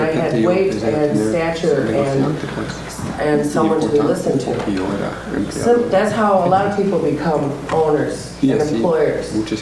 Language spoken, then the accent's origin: English; Chicago, Illinois, United States; I speak as a U.S. citizen. born and raised in Chicago